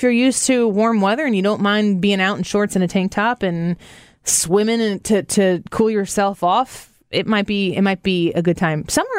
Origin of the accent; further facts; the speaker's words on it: St. Louis, Missouri, United States; We're from St. Louis.